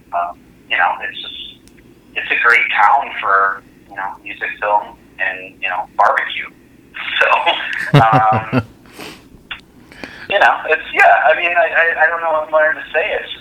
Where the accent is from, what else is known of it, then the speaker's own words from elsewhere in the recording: Minnesota, United States; like I come from the Twin Cities, which is a huge music hub as well